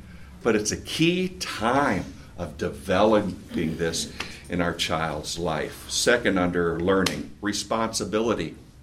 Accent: Wisconsin, United States; I grew up in Wisconsin, farming community.

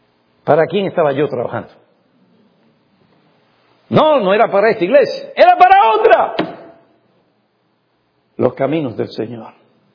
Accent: New York, United States; born there; Yo nací en Nueva York

